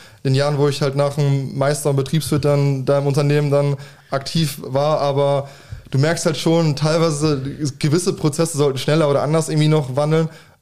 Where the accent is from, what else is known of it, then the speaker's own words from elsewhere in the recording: Aalen, Baden-Württemberg, Germany; ich bin 33 und ich komme gebürtig aus Aalen